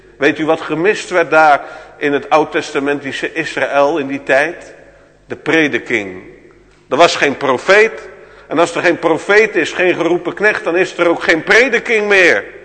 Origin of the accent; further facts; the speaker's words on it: Netherlands; En ik ben ook een Nederlander, ik ben ook een zondaar en ik hoef er niet boven te gaan staan.